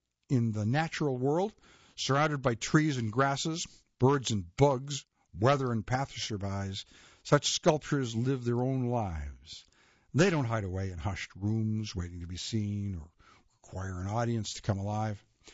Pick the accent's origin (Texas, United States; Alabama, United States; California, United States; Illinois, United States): California, United States; Pasadena; The first time I experienced this was as a child growing up in Pasadena, California.